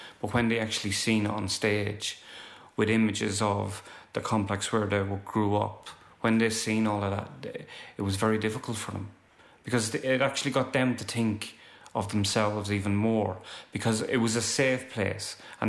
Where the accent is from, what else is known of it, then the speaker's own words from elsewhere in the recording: Dublin, Leinster, Ireland; I grew up in Dolphin House, therefore I started experimenting at 11, 12, 13.